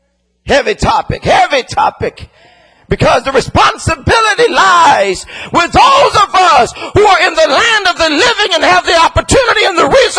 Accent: Los Angeles, California, United States; I'm a kid from South Central LA, y'all.

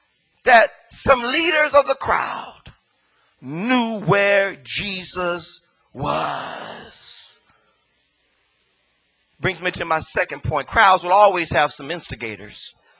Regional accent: Los Angeles, California, United States; I never forget when I was a kid growing up on 96 in Normandy, or 97 in Normandy, in the heart of South Central L

